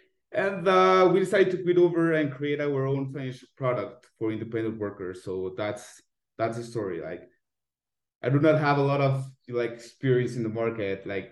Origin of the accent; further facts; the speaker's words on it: Mexico City, Mexico; I grew up in Mexico City, but almost my entire family has roots in a small town in Colima.